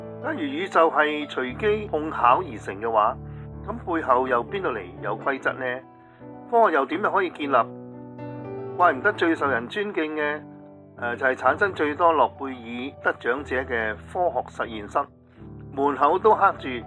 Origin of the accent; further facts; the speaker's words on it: Hong Kong; 我是生于香港，长于香港，细小而有奇妙的国际都会，